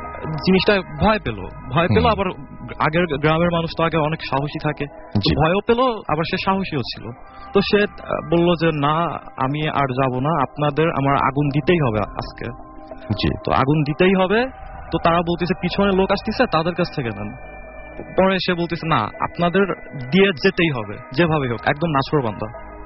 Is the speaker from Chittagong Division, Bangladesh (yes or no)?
no; Faridpur, Dhaka Division, Bangladesh; now in Hazaribagh, Bangladesh; আমার home district হচ্ছে ফরিদপুরে, ফরিদপুরের বলমারি থানা।